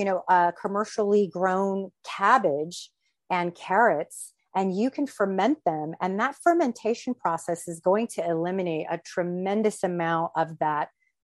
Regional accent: New Mexico, United States; I'm not, I'm, you know … from New Mexico

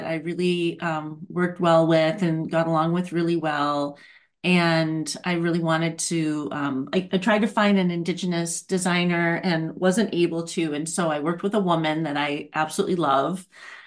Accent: Hibbing, Minnesota, United States; I have loved THC my whole life, pretty much, grown up on the Iron Range

